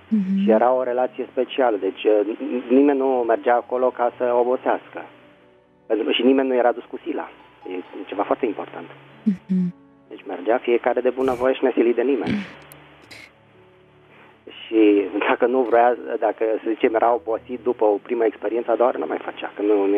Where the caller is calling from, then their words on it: Bucharest, Romania; din București.